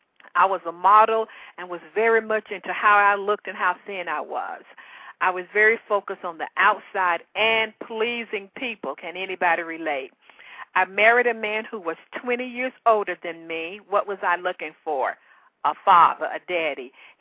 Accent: Chattanooga, Tennessee, United States; born there; I was born in Chattanooga, Tennessee, the only girl to my parents.

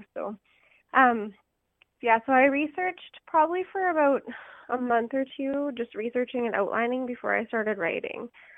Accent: Canada; I'm Canadian. I live in Alberta.

